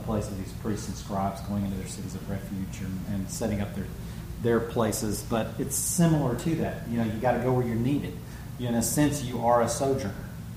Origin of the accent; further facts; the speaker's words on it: Mississippi, United States; also born or lived in Kentucky; I'm from Mississippi, Kentucky.